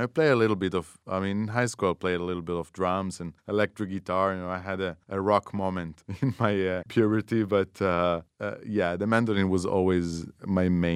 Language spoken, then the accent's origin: English; Be'er Sheva, Southern District, Israel; So I grew up in Be'er Sheva in Israel, and, you know, the mandolin is not a popular instrument there